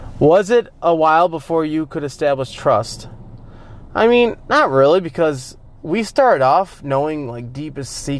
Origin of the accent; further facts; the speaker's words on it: United States; I'm from America.